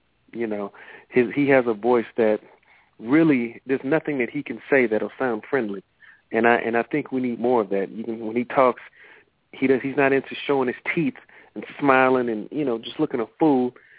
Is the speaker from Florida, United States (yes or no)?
no; Detroit, Michigan, United States; now in Atlanta, United States; Calling from Phoenix, from Detroit, but I actually moved to Atlanta now.